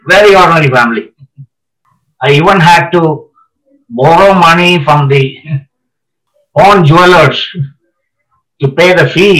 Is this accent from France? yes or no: no; India; And since I came from India, my original focus was almost entirely on India.